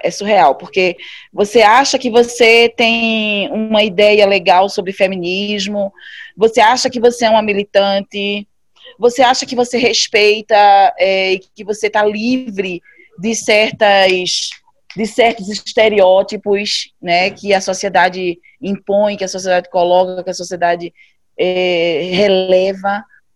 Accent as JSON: {"language": "Portuguese", "town": "Recife", "region": "Pernambuco", "country": "Brazil", "tie": "born or raised there", "said": "eu sou pernambucana, certo? Sou natural de Recife. E morei durante muito tempo nos interiores de Pernambuco."}